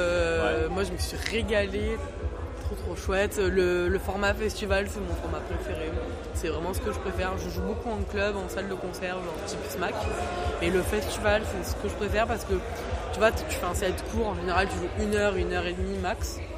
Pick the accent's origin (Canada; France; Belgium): France; Marseille, Provence-Alpes-Côte d'Azur; now in Paris, France; Ouais, je suis de Marseille, c'est ça. Ouais, je suis basé à Paname, mais je suis de Marseille.